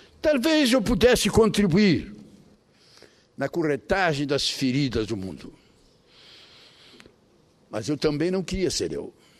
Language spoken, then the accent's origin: Portuguese; Caxias do Sul, Rio Grande do Sul, Brazil; antes vereador em minha terra, Caxias do Sul